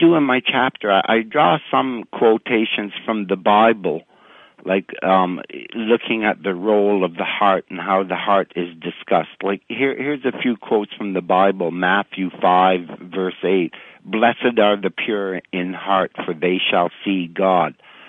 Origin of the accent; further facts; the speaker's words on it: Canada; even though I'm Canadian.